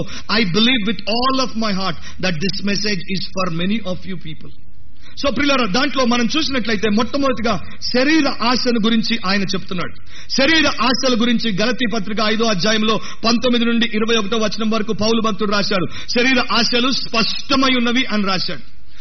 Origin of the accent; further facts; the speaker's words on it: Hyderabad, Telangana, India; నేను హైదరాబాద్ లోనే పుట్టి పెరిగాను.